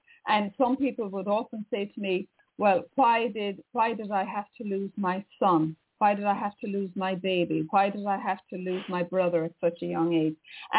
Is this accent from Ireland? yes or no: yes; Ireland; I'm Irish.